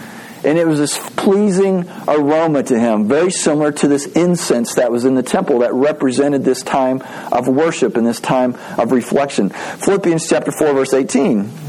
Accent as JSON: {"language": "English", "region": "Texas", "country": "United States", "tie": "born or raised there", "said": "This is weird growing up in West Texas"}